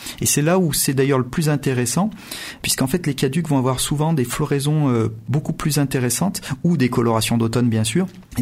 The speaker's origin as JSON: {"language": "French", "town": "Montélimar", "region": "Auvergne-Rhône-Alpes", "country": "France", "tie": "born or raised there", "said": "quand j'étais petit, j'habitais à Montélimar et je me rappelle de l'hiver 85, l'eau avait gelé dans la canalisation à Montélimar."}